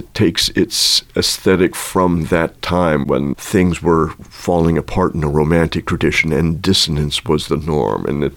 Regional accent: Davenport, Iowa, United States; also born or lived in Alabama; I'm a cellist. I have recently relocated back to Iowa after many years playing down in Alabama. I am from Iowa originally, from Davenport

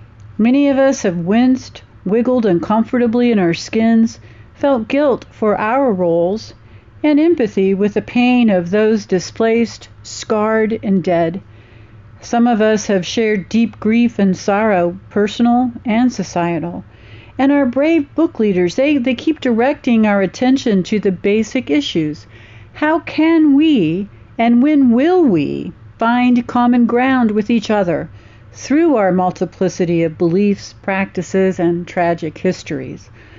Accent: Dodge City, Kansas, United States; from Dodge City, Kansas

